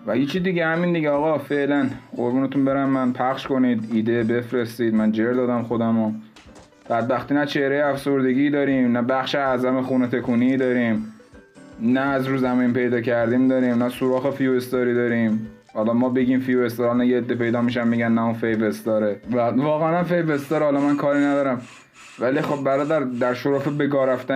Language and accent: Persian; Iran; همه ما ایرانیم، همه ما ایرانیم.